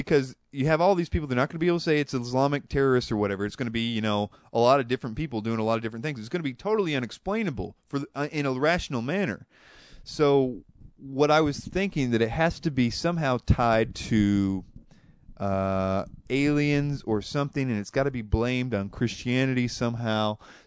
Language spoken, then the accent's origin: English; United States; And I am an American, and I agree that we shall worship the way we choose